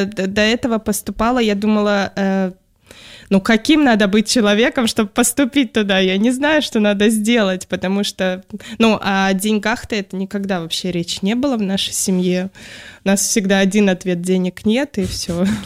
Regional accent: Saint Petersburg, Russia; Так, я из Санкт-Петербурга, здесь прожила всю свою жизнь.

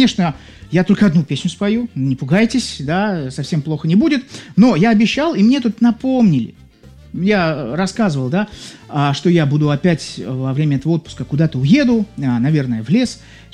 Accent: Saint Petersburg, Russia; я из Санкт-Петербурга.

